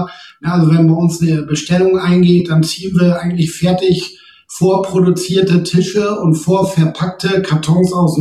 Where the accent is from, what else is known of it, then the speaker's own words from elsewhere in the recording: Lower Saxony, Germany; Moin, wie man bei uns im Emsland sagt.